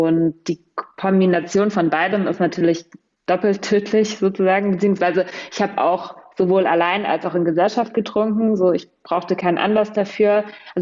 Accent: Germany; moved away as an adult; now in Berlin, Germany; Ich bin auf dem Dorf groß geworden. Da war Alkohol völlig normal, auch für Minderjährige. Und dann bin ich nach dem Abi nach Berlin, habe da studiert.

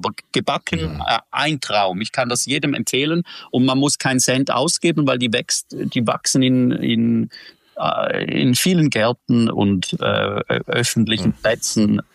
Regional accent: Switzerland; Bei uns in der Schweiz

